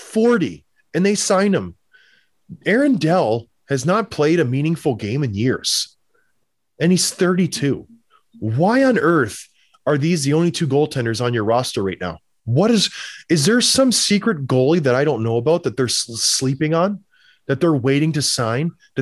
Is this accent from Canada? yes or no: yes; Edmonton, Alberta, Canada; I'm from Edmonton.